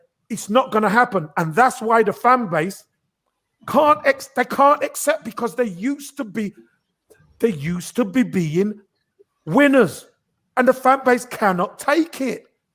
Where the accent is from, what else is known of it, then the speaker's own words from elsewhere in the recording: Brixton, London, United Kingdom; I come from Brixton, which is predominantly black area.